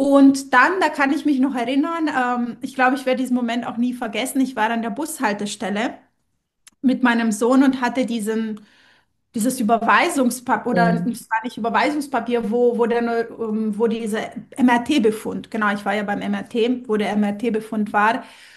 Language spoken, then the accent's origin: German; Romania; now in Germany; Ich komme ursprünglich aus Rumänien